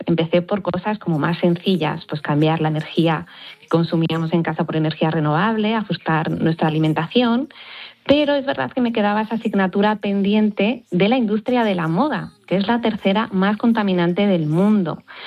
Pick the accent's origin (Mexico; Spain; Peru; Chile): Spain; Galicia; pues es que como buena gallega yo te diré que depende